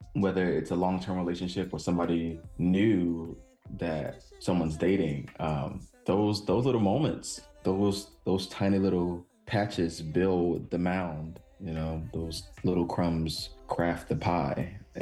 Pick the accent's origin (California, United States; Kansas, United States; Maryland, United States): Maryland, United States; Baltimore; And I also was born and raised in Baltimore and listened to a lot of Baltimore club music.